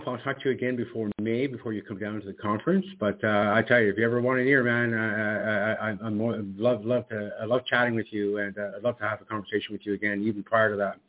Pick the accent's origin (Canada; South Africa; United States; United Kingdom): Canada; Ontario; also born or lived in Halifax; So growing up in Northern Ontario, my winters were not like that.